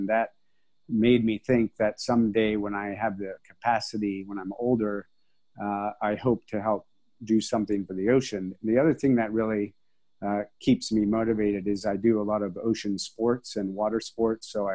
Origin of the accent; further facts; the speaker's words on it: California, United States; now in Hong Kong; So I'm from California, but I've worked in Asia over 25 years.